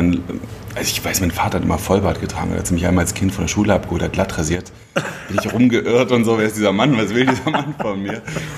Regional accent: Berlin, Germany; Ich sehe, Berlin ist meine Heimat und meine Basis nach wie vor.

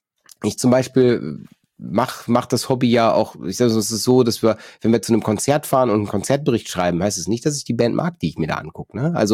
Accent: North Rhine-Westphalia, Germany; ich komme aus NRW

